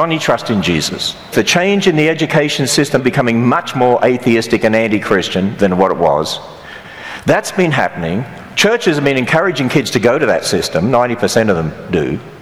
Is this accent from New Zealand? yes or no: no; Australia; moved away as an adult; now in United States; When my wife and I came from Australia to America, we thought they speak the same language here, so we don't have to go to language school.